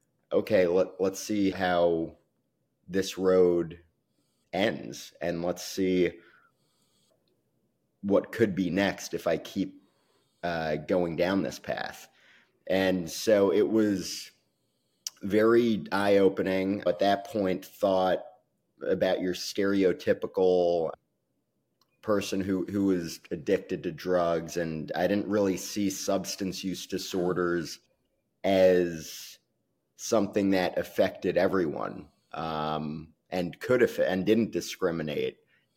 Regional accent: New York City, New York, United States; So I grew up in New York City.

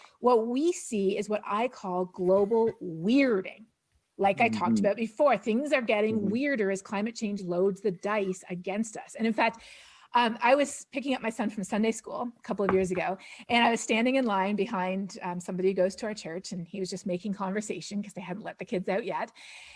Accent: Ontario, Canada; where I grew up in Ontario in Canada, we never had ticks.

